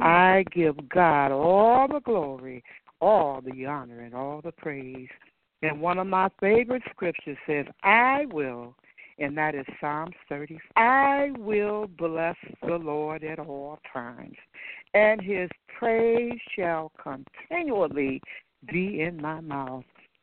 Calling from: Michigan, United States; 616, area code 616, and I'm calling from Michigan, and I will be the host on tonight.

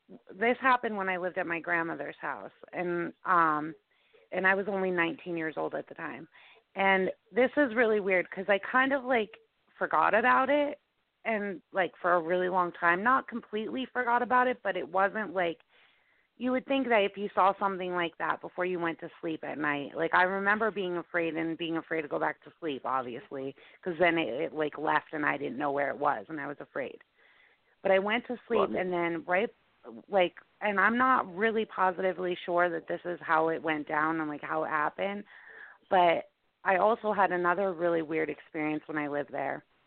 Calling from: Pennsylvania, United States; I'm calling from Pennsylvania.

